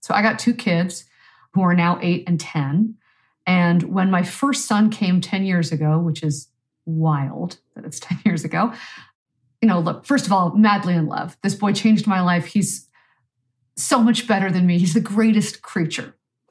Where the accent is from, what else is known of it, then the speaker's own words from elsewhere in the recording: Canada; because I'm Canadian.